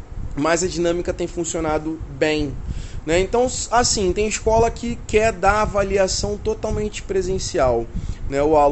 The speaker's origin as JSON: {"language": "Portuguese", "region": "Rio de Janeiro", "country": "Brazil", "said": "eu sou do Rio de Janeiro, né?"}